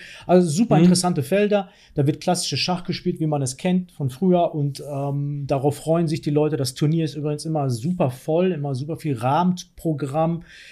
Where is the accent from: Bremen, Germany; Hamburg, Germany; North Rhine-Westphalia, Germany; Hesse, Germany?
North Rhine-Westphalia, Germany; Dortmund; Meine Heimat hier